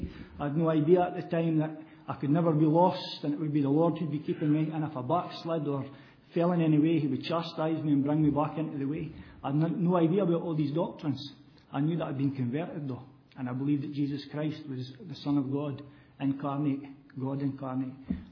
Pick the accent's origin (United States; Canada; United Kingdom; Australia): United Kingdom; Scotland; I come from Scotland, a wee place called Fife, attend a Free Baptist Church there